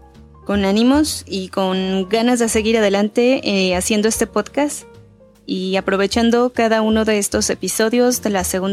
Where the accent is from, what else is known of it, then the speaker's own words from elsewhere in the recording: Mexico; uno como mexicano, ¿qué más puede decir?